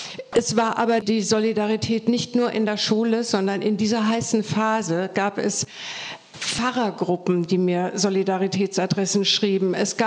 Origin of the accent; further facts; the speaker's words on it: Bremen, Germany; ich komme aus Bremen, dem Bundesland, von dem ich ursprünglich dachte, dass es das fortschrittlichste ist